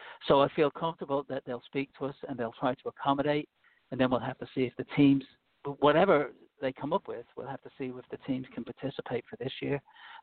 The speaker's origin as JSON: {"language": "English", "country": "Ireland", "accent": "English", "said": "I'm actually from Ireland. I have a little bit of an English accent because I lived there for a while."}